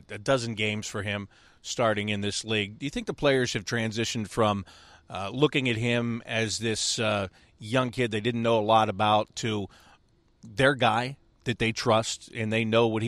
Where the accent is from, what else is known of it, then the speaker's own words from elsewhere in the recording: Pittsburgh, Pennsylvania, United States; And growing up outside of Pittsburgh and remembering Mario Lemieux in his heyday